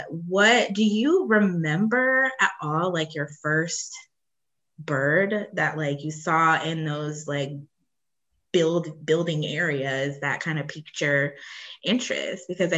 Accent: Ohio, United States; I grew up in Ohio where we had cardinals

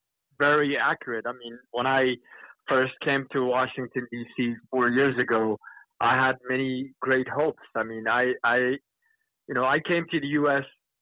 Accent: Xinjiang, China; now in United States; Growing up in East Turkestan, you see soldiers almost every 500 meters.

